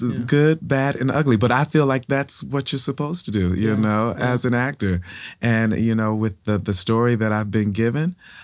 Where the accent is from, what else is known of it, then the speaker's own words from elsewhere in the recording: Memphis, Tennessee, United States; This is just me. I'm a Southerner from Memphis, Tennessee, and that's all I know.